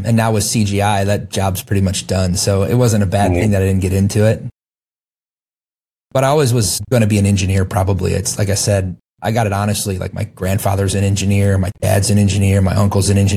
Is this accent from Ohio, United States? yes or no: yes; Ohio, United States; also born or lived in Alaska; Yes, I grew up, I was born in Alaska and then grew up in Ohio. So pretty typical childhood.